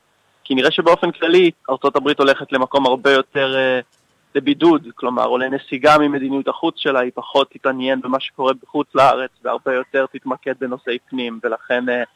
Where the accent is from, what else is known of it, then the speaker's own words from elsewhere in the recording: Jerusalem, Jerusalem District, Israel; אני יליד ירושלים, ההורים שלי מקנדה, אז גדלתי כדובר שתי השפות, אנגלית ועברית, בבית דתי מודרני, אורתודוקסי מודרני.